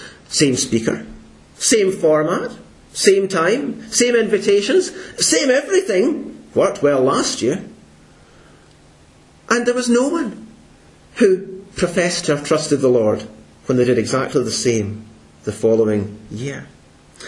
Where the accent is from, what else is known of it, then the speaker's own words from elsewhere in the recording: Kilmarnock, Scotland, United Kingdom; You know, I remember when I was a boy and I grew up in Kilmarnock